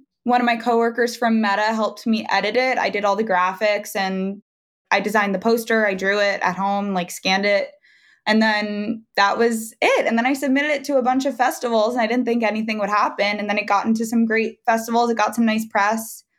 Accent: Long Island, New York, United States; As I mentioned, I'm from Long Island.

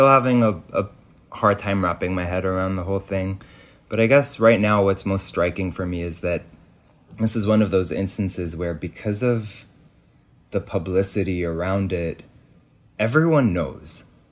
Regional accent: Lebanon; But so growing up in Lebanon, I never saw queer people with agency in any form of cultural production.

